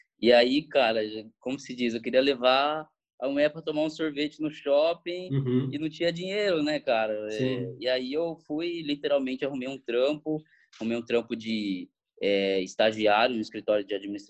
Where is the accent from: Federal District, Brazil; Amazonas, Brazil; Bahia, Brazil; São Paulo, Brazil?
São Paulo, Brazil; now in Florianópolis, Brazil; Tenho 18 anos, eu sou paulistano, nasci lá na zona noroeste da capital de São Paulo e hoje eu tô morando aqui em Florianópolis